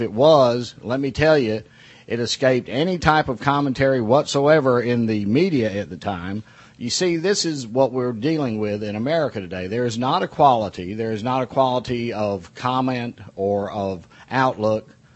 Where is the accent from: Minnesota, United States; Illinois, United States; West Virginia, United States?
Minnesota, United States; born there; I remember I was born in Minnesota